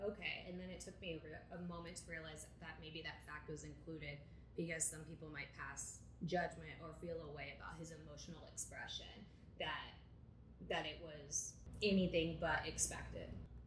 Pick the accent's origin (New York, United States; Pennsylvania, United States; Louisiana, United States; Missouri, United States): Missouri, United States; And you know, I'm someone from Missouri where women's rights are actively being taken away, and it's tough to see.